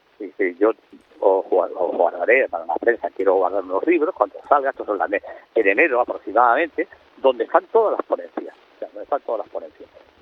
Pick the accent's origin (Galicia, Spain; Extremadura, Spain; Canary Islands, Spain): Canary Islands, Spain; Tenerife; yo soy de Tenerife